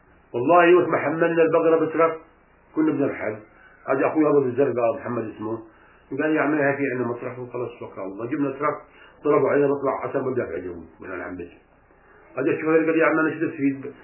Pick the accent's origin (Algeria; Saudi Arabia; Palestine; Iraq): Palestine; سنة 67 الله عارف كنا بالغور ما طلعناش على نابلس. صار الحرب واحنا بالغور